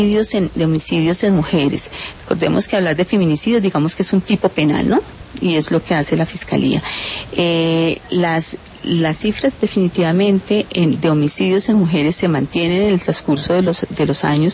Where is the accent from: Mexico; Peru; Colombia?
Colombia; nosotros como ciudadano colombiano